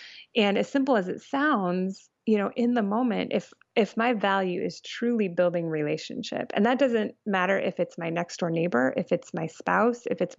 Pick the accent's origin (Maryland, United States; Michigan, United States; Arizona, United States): Arizona, United States; Phoenix; And I grew up in Phoenix, Arizona. So huge difference between January in Phoenix and January in Chicago.